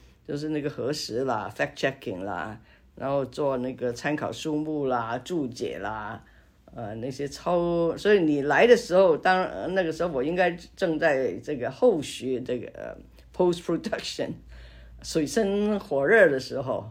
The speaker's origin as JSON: {"language": "Chinese", "country": "Hong Kong", "accent": "Hong Kong Mandarin", "said": "不好意思啊，我的港普，我希望你讲得清楚。"}